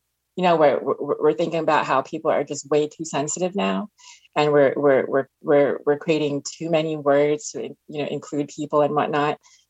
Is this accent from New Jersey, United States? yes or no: yes; Jersey City, New Jersey, United States; growing up in Jersey City, which is the most diverse city in America